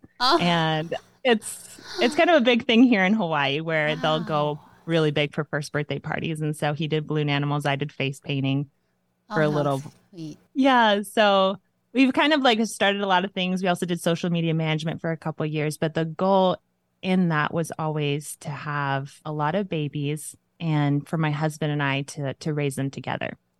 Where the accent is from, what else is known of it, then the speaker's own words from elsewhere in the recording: Mexico; And I grew up in Mexico as a missionary kid down there and then came over here, met my man